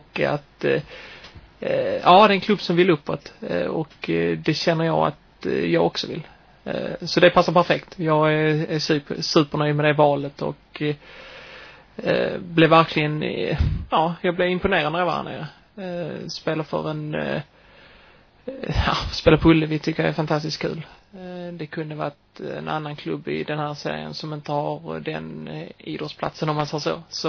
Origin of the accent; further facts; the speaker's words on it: Skåne, Sweden; Ja, jag är skåning från början. Uppvuxen där nere